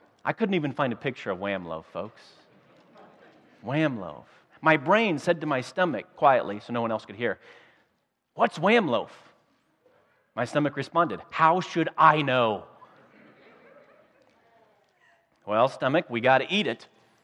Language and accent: English; Iowa, United States; You see, I grew up in Iowa. It was meat and potatoes and maybe corn.